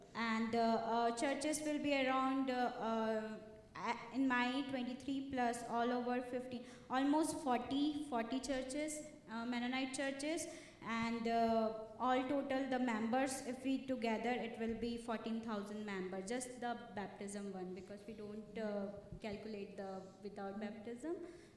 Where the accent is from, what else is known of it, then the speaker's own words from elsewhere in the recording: Chhattisgarh, India; India has 29 states, and I am from Chhattisgarh, exactly central part of India.